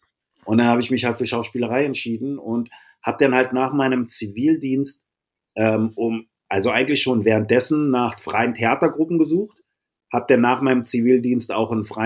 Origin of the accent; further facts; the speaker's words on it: Berlin, Germany; Und ich habe zweimal im Wedding gewohnt, also in meiner Kindheit im Wedding gewohnt, jetzt wieder seit über 25 Jahren im Wedding. Habe aber auch in Spandau gewohnt, im Märkischen Viertel, das Reinickendorf, Tiergarten, Friedrich-Krause-Ufer, Feurigstraße, Schöneberg